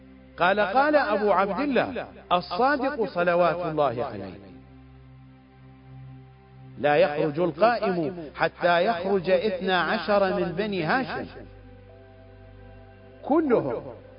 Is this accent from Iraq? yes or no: yes; Iraq; accent: Iraqi; وهي بالضبط مثلما في لغتنا الشعبية العراقية، في لغتنا، في لهجتنا الشعبية العراقية، السرابيت